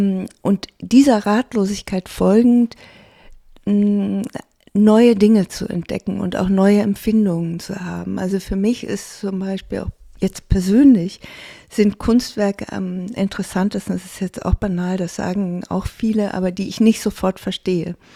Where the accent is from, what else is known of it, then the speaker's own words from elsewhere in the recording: Hamburg, Germany; Ich komme ja aus Hamburg, was eben eine Küstenstadt ist.